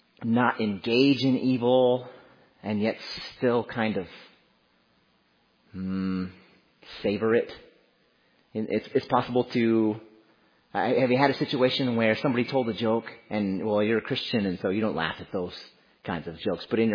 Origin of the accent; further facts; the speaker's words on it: United States; they would turn on the TV to MTV because we're from America.